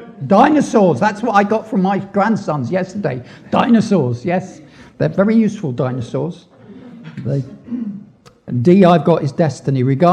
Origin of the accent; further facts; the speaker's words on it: Scotland, United Kingdom; and being Scottish with long pockets and short arms, I do turn it off